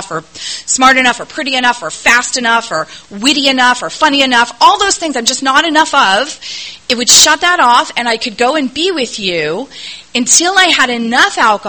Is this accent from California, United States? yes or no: yes; Los Angeles, California, United States; I grew up in Los Angeles, which is a hellhole of a city. And I love it.